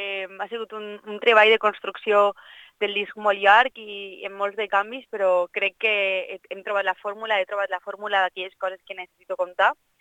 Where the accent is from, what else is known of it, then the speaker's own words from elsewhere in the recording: Valencian Community, Spain; accent: Valencian; estàvem fent-ho en valencià i estava fent-ho en la meva llengua, en el meu parlar i des de les meves arrels.